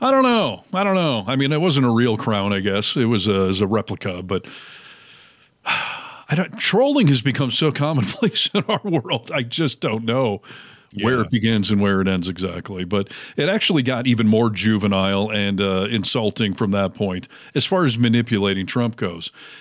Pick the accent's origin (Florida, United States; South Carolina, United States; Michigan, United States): Michigan, United States; Because of my Canadian, heritage. Well, I grew up in Michigan, which is very close to Canada.